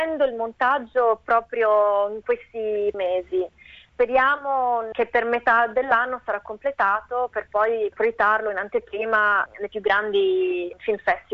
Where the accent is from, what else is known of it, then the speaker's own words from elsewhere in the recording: Sardinia, Italy; Mi hanno ispirato anche loro al mio lavoro attuale, a riscoprire la mia terra e a usare questa forza interiore che loro hanno e che noi sardi abbiamo anche.